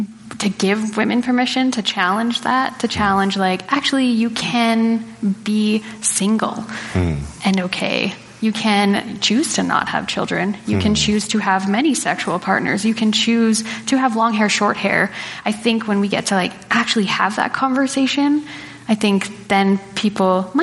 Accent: Western Canada, Canada; I'm white and I was raised in Western Canada

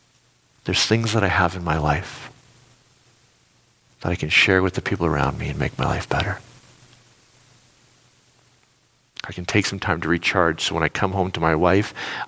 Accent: Canada; born there; I was born in Canada, which means there's a whole lot I can do, right?

